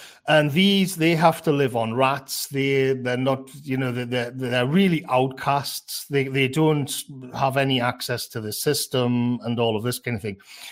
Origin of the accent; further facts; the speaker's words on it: England, United Kingdom; I'm not that familiar with Taco Bell, as an Englishman.